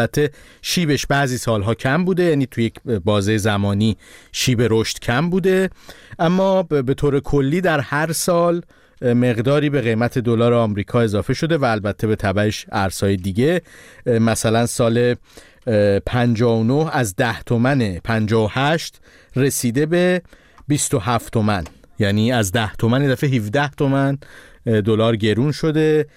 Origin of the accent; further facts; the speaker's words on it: Iran; moved away as an adult; خب 1000 تومان سالی بود که من از ایران اومدم، سال 88.